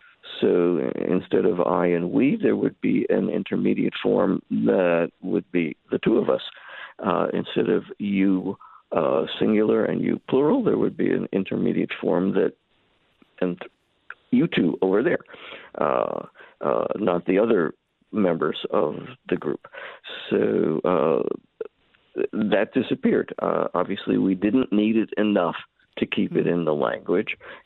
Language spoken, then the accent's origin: English; New York City, New York, United States; that's the kind of thing that kids would say to each other when I was growing up in New York City.